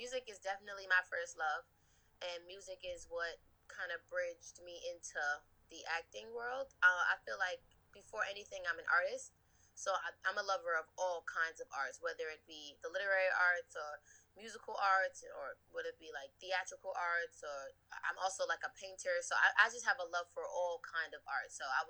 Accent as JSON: {"language": "English", "town": "New York City", "region": "New York", "country": "United States", "said": "that's like right where my heart is, being a New Yorker."}